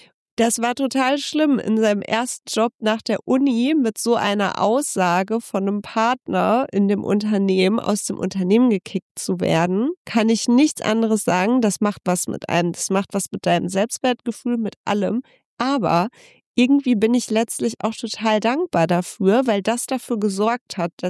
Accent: Gelsenkirchen, North Rhine-Westphalia, Germany; Ich komme nicht irgendwie aus dieser super Münchner Schickeria. Ich komme aus Gelsenkirchen so.

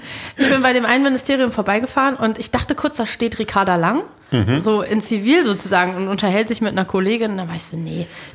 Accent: Berlin, Germany; Ganz im Ernst, als Berlinerin weiß man das ja manchmal nicht.

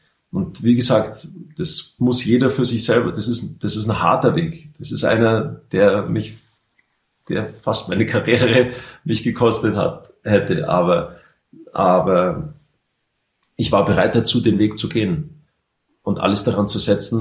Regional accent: Garmisch-Partenkirchen, Bavaria, Germany; Ich, in meiner Heimat Garmisch-Partenkirchen, ich habe nicht mal zu Hause geschlafen

